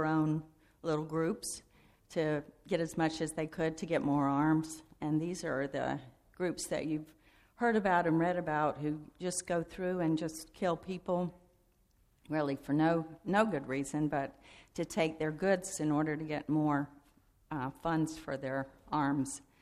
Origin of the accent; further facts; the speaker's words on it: North Carolina, United States; I grew up in North Carolina in an assembly there, and went to Wheaton College